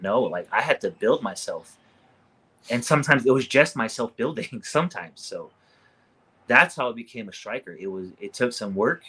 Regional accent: Hawaii, United States; I'm from Hawaii. I just wanna learn.

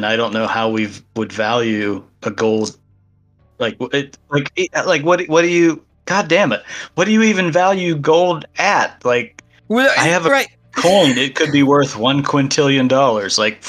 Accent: United States; I don't know my flags. I'm an American.

